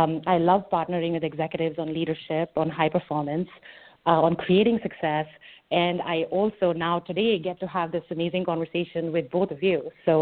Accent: India; I grew up in India, and I began my career more than 20 years ago.

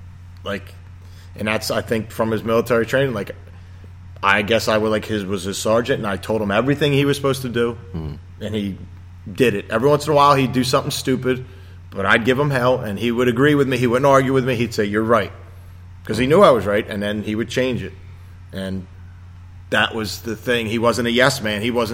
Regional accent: Ireland; I am Irish.

